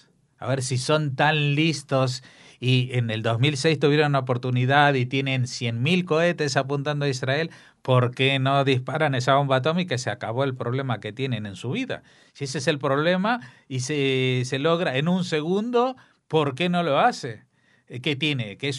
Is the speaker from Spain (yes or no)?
no; Argentina; en mi tierra, en Argentina